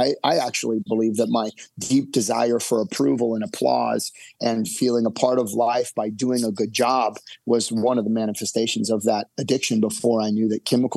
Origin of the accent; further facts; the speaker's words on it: Newport Beach, California, United States; These are the Newport Beach police officers. I grew up in Newport Beach. These guys know me.